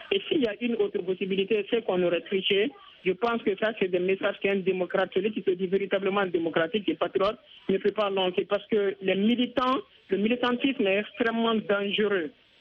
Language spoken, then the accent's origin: French; Guinea; Nous sommes des Guinéens.